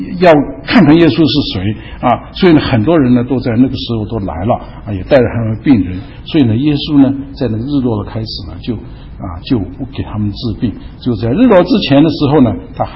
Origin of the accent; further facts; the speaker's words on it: China; 所以我们中国人基本上呢，日子是一天啊，是白天，晚上不算的啊